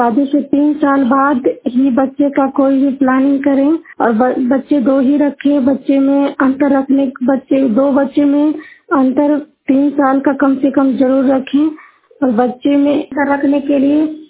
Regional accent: Juniyar, Bihar, India; मैं नालंदा जिला हिलसा प्रखंड के जुनियार गांव की निवासी हूँ।

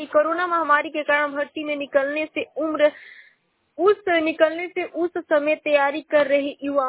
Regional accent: Ballia, Uttar Pradesh, India; और मैं बलिया जिले की निवासी हूँ।

